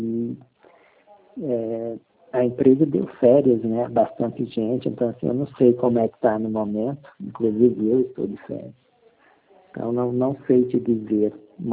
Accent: Ceará, Brazil; born or raised there

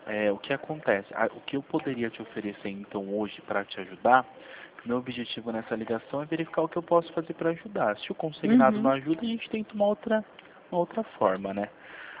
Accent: São Paulo, Brazil; eu sou de São Paulo. Eu estou falando de São Paulo como consultor financeiro.

